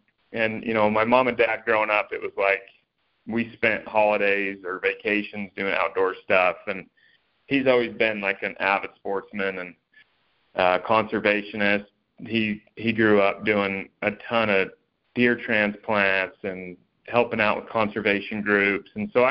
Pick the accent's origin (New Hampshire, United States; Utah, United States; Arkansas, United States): Utah, United States; Ferron; now in St. George, United States; So I grew up in Emery County, Utah. A lot of people don't know where that's at. A little town called Farron. I think population's still less than 2,000 people.